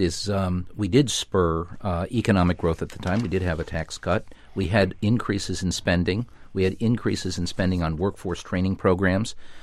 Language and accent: English; Detroit, Michigan, United States; if you go back to the city where I grew up in Detroit, much of it, of course, is due to the deindustrialization, the loss of manufacturing jobs.